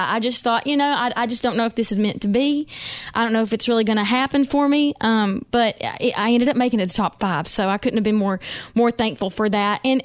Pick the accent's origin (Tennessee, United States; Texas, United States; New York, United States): Tennessee, United States; Pigeon Forge; now in Nashville, United States; I grew up in Pigeon Forge. I ended up just really, I knew that I wanted to be in Nashville someday. So I did Pigeon Forge, moved to Nashville when I was 20 years old.